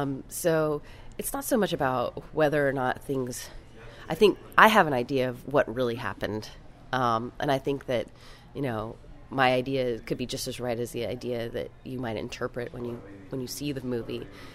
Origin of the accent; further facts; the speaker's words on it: Austin, Texas, United States; And I grew up in Austin, and I had a really neat friend group that a lot of them I'm still friends with, that I grew up with in high school